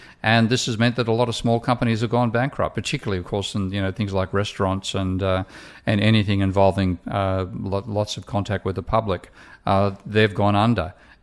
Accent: Australia; And again, being Australian, I can quote the white paper on employment in 1946 by Nugget Coombs, off from memory

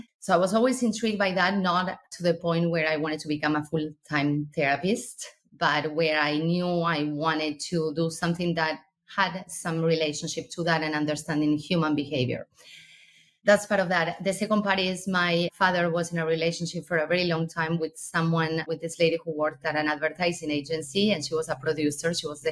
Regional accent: Argentina; I'm from Argentina.

